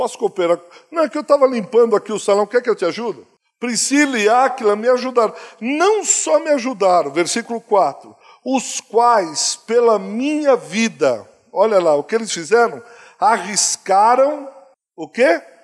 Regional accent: São Paulo, Brazil; Eu venho de São Paulo. Nós temos lá pequenos grupos que chamamos de confrarias.

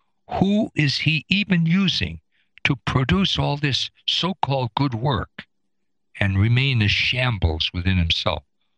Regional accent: United States; You know, as an American, going into what might be for me a kind of a hostile environment, because I've been so used to eating food that has been processed and drinking water that has been purified.

